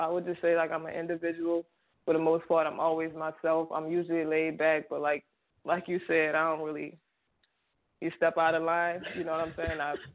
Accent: New Orleans, Louisiana, United States; Yeah, I am from New Orleans. I represent the city. I represent the uptown area.

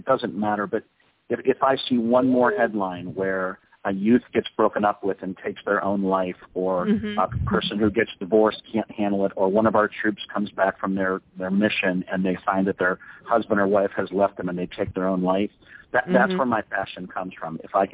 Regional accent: Canton, Ohio, United States; I grew up in Canton, Ohio, which is where the Pro Football Hall of Fame is.

